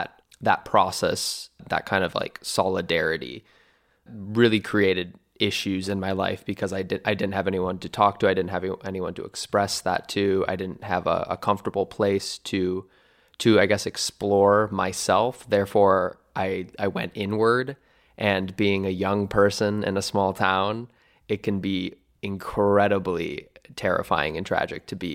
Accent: La Crescent, Minnesota, United States; I am from a little town in Minnesota. It's called La Crescent. La Crescent, Minnesota, south of Winona, Minnesota. It's population 4,000.

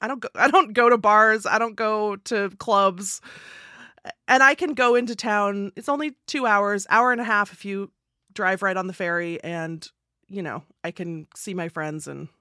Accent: Seattle, Washington, United States; And it was like, and I grew up in Seattle and I'm like, I'm offended.

